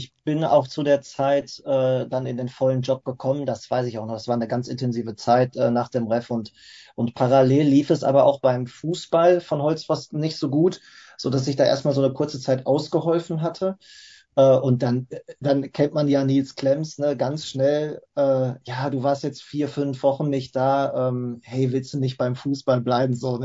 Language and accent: German; Schwerte, North Rhine-Westphalia, Germany; Ja, also ich komme aus Schwerte.